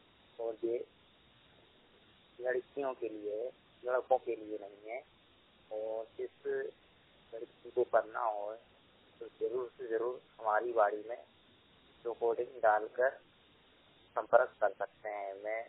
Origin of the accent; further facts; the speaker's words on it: Bhopal, Madhya Pradesh, India; मैं भोपाल जिले का रहने वाला हूँ।